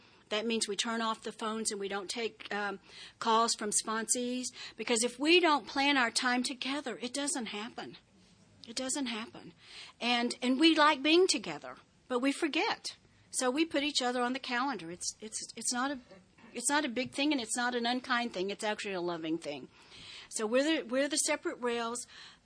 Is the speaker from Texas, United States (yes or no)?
yes; Texas, United States; I grew up in West Texas, very flat, and if you stood on a railroad track, it really looked like the two rails eventually touched.